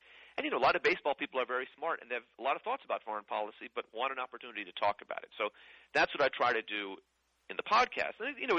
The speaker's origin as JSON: {"language": "English", "town": "San Francisco", "region": "California", "country": "United States", "tie": "born or raised there", "said": "which is what I ate at ballpark growing up in San Francisco, right?"}